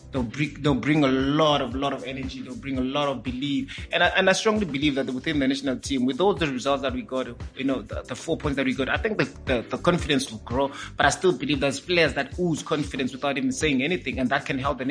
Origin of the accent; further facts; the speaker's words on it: South Africa; we watch the Bafana, we are South African games more than anything else.